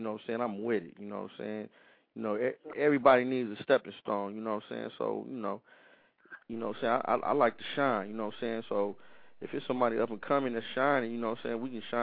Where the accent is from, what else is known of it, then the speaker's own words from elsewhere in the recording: Inglewood, California, United States; Oh, I'm from Inglewood, West Side of Inglewood